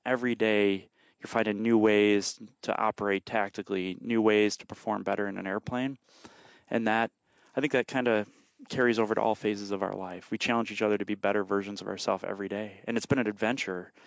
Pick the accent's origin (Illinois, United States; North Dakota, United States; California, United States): Illinois, United States; if I can do this as a guy who, again, growing up in Illinois, Illinois public school education.